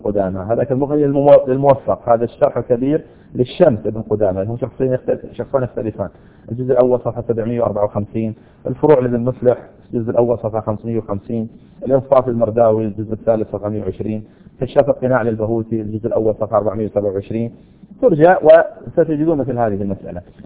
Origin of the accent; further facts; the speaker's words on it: Saudi Arabia; الآن عندنا في السعودية مثلا